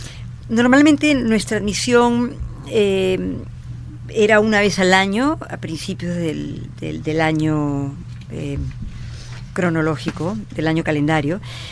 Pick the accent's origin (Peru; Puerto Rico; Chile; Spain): Peru; El gran tema de la literatura del siglo XIX es ¿quiénes somos los peruanos?